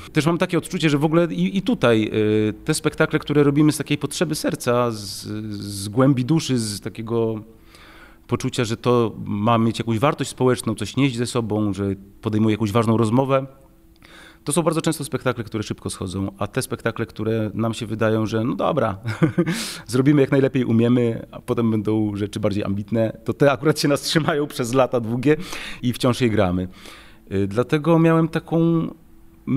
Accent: Lublin, Lublin Voivodeship, Poland; Mimo że jestem z Lublina, to też trafiłem przypadkiem z powrotem do Lublina

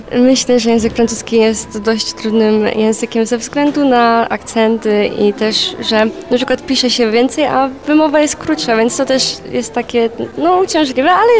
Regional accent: Silesian Voivodeship, Poland; jestem ze Ślązaków.

